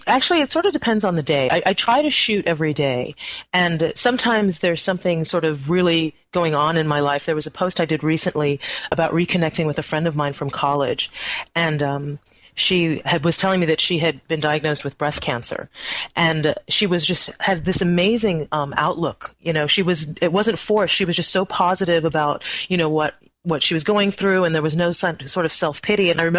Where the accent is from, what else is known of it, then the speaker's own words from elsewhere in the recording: Trinidad & Tobago; I'm obviously from Trinidad and my husband's English, and we were living in Texas at the time